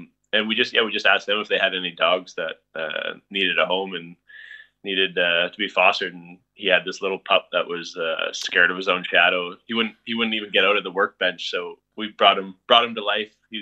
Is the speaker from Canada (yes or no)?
yes; Canada; because obviously I'm from Canada, so I had to make sure I could get my working holiday visa in time.